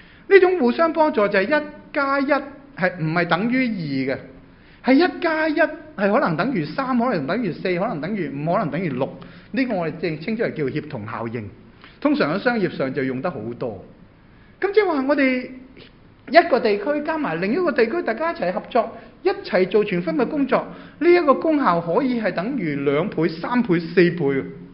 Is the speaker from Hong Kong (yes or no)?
yes; Hong Kong; 我100%香港仔，我小时候在香港出世，长大在香港长大，我爸妈都是大陆来的。